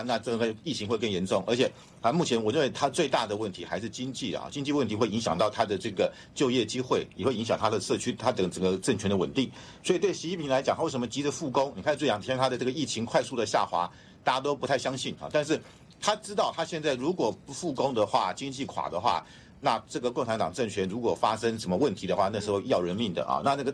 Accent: Taiwan; 我们台湾人，我觉得这次看到了就是一个恐惧

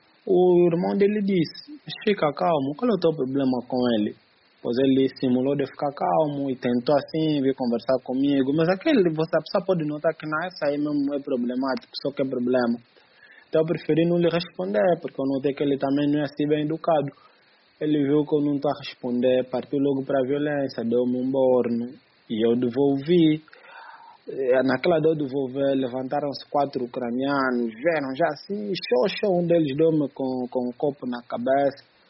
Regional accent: Angola; now in Ukraine; Eu disse que sou angolano.

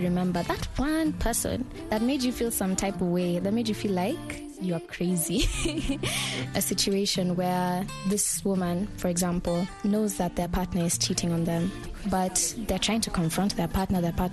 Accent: Kenya; I'm a Kenyan musician. I'm 21.

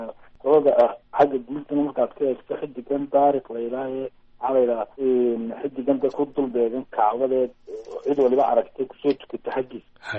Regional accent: Buligubadle, Woqooyi Galbeed, Somalia; born there; Waxaan ku dhashay nawaaxiga Hargeysa, khaas ahaan magaalada la yidhaahdo Buligubadle.

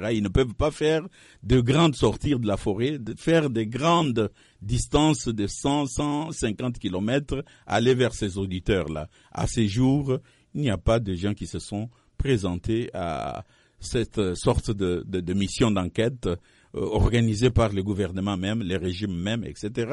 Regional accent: DR Congo; Eh bien, je suis Congolais, je connais bien mon pays.

